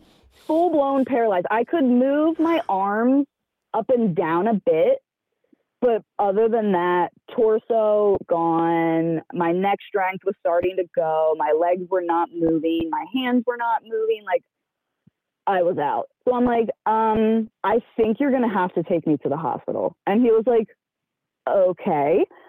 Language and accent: English; Pennsylvania, United States; Yeah, I'm from the Philly area.